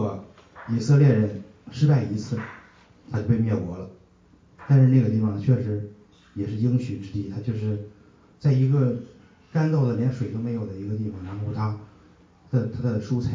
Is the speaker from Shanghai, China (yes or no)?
yes; Shanghai, China; 来自上海啊，我们老家是河北衡水。我们从小接受唯物主义教育，并没有信仰。